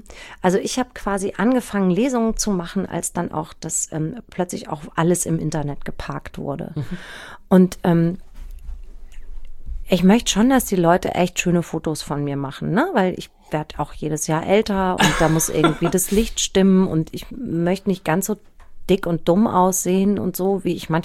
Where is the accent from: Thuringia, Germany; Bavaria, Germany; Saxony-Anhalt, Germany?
Bavaria, Germany; Aschaffenburg; also born or lived in Hanau; Nein, ich bin in Hanau geboren und in Aschaffenburg aufgewachsen. Da habe mich natürlich in Frankfurt rumgetrieben ab 16.